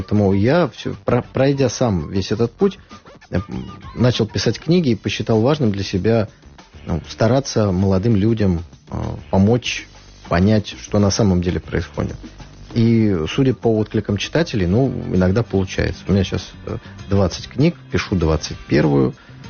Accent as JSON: {"language": "Russian", "region": "Saint Petersburg", "country": "Russia", "tie": "born or raised there", "said": "Плюс 16 в моем родном Питере"}